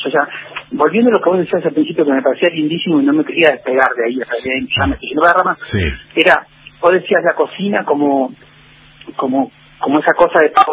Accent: Buenos Aires, Argentina; born or raised there; also born or lived in Chile; now in Bariloche, Argentina

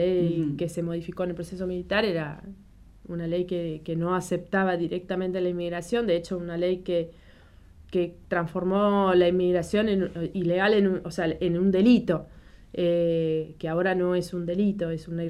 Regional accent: Argentina; los derechos que nosotros tenemos como argentinos

